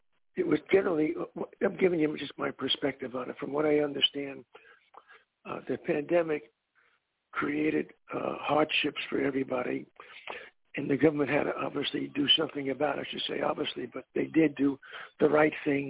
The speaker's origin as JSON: {"language": "English", "town": "Brooklyn", "region": "New York", "country": "United States", "tie": "born or raised there", "said": "Well, I grew up in Brooklyn, New York."}